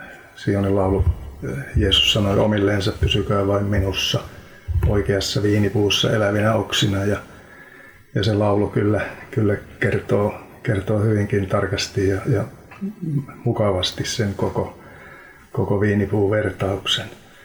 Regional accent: Alajärvi, South Ostrobothnia, Finland; moved away as an adult; minä olen tuota lähtöisin Alajärveltä. Siellä kävin koulun ja kun koulu siellä loppui, niin lähdin sitten Otaniemeen opiskelemaan. Ja siitä pitäen on täällä pääkaupungin seudulla asuttu.

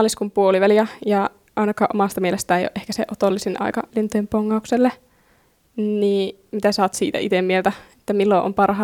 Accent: Nivala, North Ostrobothnia, Finland; Itse on Nivalasta, niin siellä saattaa ehkä olla vähän erilaisempaa lajia

